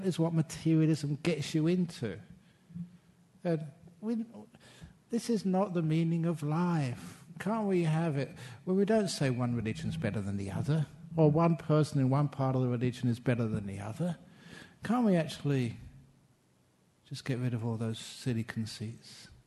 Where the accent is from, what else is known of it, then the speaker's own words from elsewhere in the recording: England, United Kingdom; I was born in English. English are always eccentric.